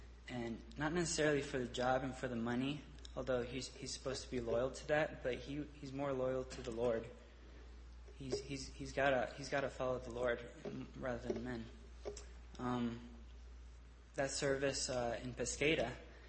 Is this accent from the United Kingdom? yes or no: no; Mexico; my old friends that I grew up with in Mexico